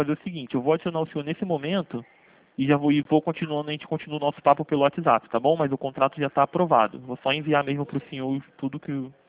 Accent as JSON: {"language": "Portuguese", "region": "Rio de Janeiro", "country": "Brazil", "said": "porque eu sou do Rio."}